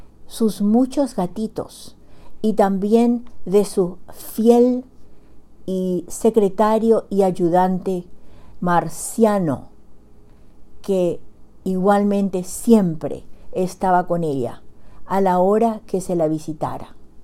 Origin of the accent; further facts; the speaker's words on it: Paraguay; now in Bedford, United States; Y nuevamente llego hasta ustedes desde Bedford, Massachusetts, con otro relato de la producción narrativa de mi país natal, Xeretamí, Paraguay, situado en el corazón de América del Sur.